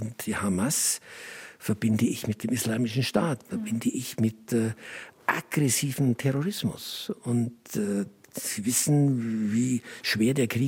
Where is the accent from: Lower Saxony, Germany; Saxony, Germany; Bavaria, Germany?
Bavaria, Germany; Oberaudorf; mein Geburtsort, Oberaudorf am Inn, genannt die Perle des Inntals im Landkreis Rosenheim. Dort bin ich eben auf die Welt gekommen. Dort habe ich meine Kindheit verbracht. Natürlich 41, also schon mitten im Krieg.